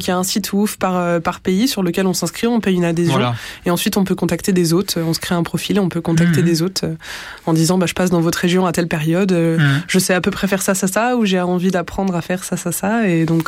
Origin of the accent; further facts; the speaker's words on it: Pays de la Loire, France; j'ai 27 ans et je suis originaire de la Mayenne, donc un petit département au nord-ouest de la France. Je suis fille de paysan